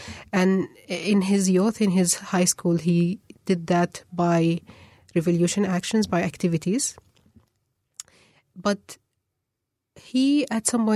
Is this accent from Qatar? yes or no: yes; Qatar; English is a second language; also born or lived in Sudan; I grew up in Qatar. Like, my school was in Qatar. My study was in Qatar, but like the 3 or 4 months of the year where I had vacation, we spent them in Sudan.